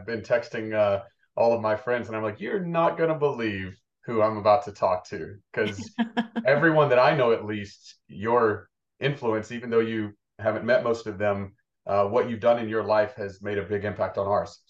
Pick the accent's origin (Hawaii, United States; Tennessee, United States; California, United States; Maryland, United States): Tennessee, United States; I was the youngest of five and I grew up in East Tennessee, and my mom and dad, they worked really hard.